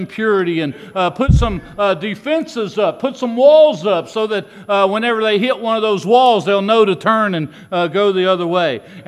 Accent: Kentucky, United States; I said, but we grew up in Kentucky, Muhlenberg County.

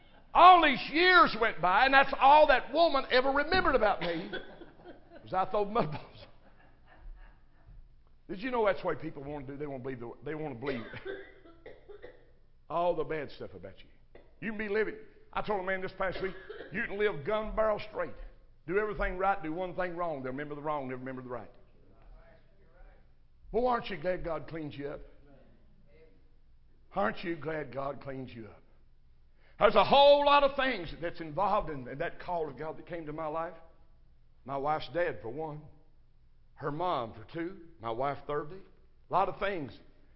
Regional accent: Crab Orchard, Kentucky, United States; born and raised in Crab Orchard, Kentucky, a hoodlum.

